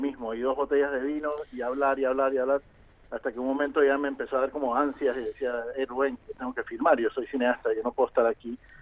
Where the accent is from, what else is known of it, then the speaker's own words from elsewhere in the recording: Panama; now in Tel Aviv, Israel; Pero sigo haciendo mi cine en Panamá.